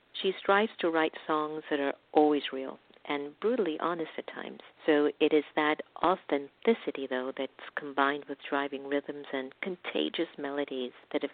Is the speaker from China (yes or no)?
no; Jamaica; And I'm Jamaican too.